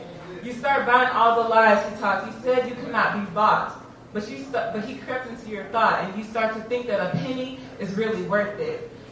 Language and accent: English; Minnesota, United States; So, I haven't performed for a while. I'm from Minnesota.